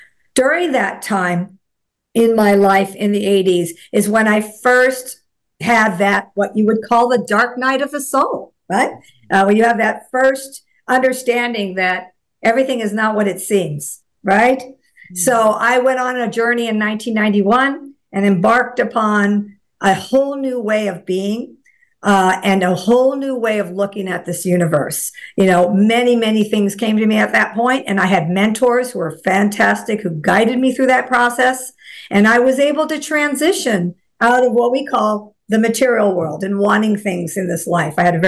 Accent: Pasadena, California, United States; born there; I was born in Pasadena, California, to a modest family.

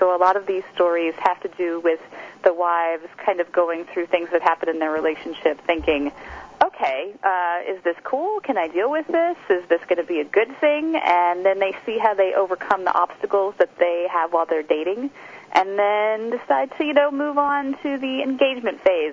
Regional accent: Kentucky, United States; I grew up in Kentucky, so my mom decided to take two first names and combine them.

